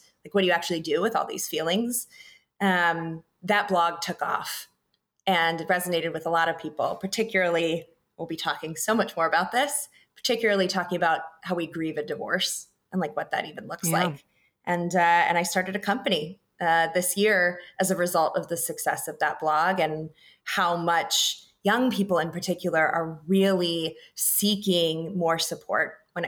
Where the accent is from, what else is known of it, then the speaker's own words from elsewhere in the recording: North Carolina, United States; And I got to come home to North Carolina and serve my home state, which was a privilege.